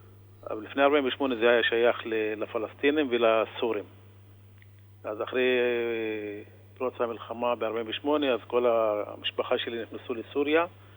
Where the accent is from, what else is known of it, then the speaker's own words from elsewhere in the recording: Acre, Northern District, Israel; אני נולדתי אחרי 6 בנות.